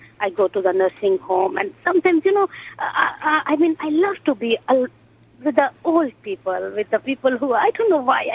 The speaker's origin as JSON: {"language": "English", "country": "India", "lives_now": "Flushing, United States", "said": "from Flushing. I listen to your program regularly, and I'm from India."}